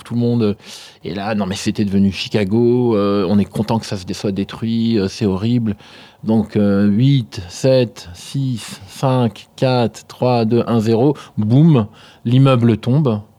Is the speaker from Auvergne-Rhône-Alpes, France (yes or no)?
no; Garges-lès-Gonesse, Île-de-France, France; also born or lived in Algeria; J'ai passé une partie de mon enfance en Algérie, puis après on m'a renvoyé à Garges-lès-Gonesse pour que je vienne profiter d'un système scolaire mieux et meilleur.